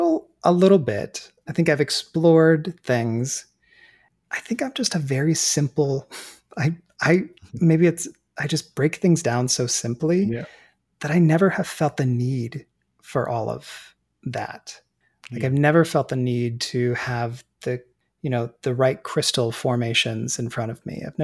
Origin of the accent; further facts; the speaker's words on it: Colorado, United States; I grew up in Colorado. And so just being in the mountains and experiencing that and like seeing the stars